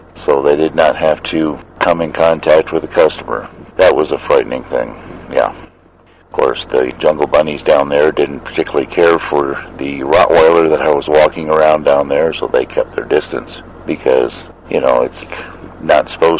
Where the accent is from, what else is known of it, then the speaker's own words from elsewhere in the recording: Michigan, United States; growing up outside the Detroit area, we'd go down there occasionally